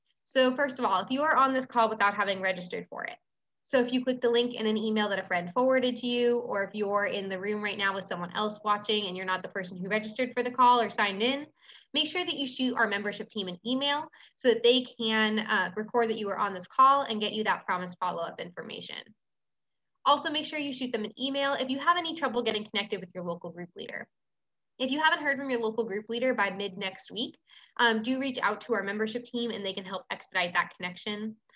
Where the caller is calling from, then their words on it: Washington, District of Columbia, United States; I'm a research specialist here at Citizens Climate Lobby. I'm joining from Washington, D.C.